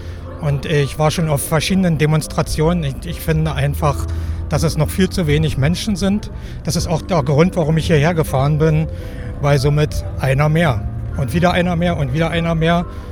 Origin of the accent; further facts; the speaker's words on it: Königs Wusterhausen, Brandenburg, Germany; Ich komme aus Königs Wusterhausen, das liegt ca. 25 Kilometer von Berlin entfernt, südlich.